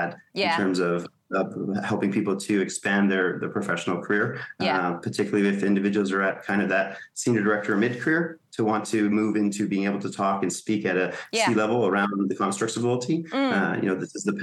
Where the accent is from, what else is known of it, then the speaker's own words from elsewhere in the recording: Canada; So, we're very excited to capstone the year here in my home country of Canada.